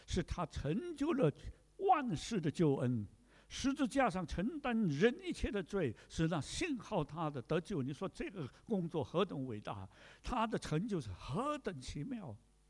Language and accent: Chinese; China; 但是我们从中国来的知道说中国的教会也受逼迫呀